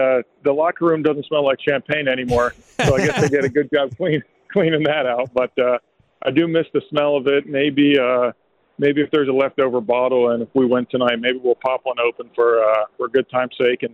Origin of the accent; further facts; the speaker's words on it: Pennsylvania, United States; Growing up in Pennsylvania is a little more country. You know, I'm not a big city boy.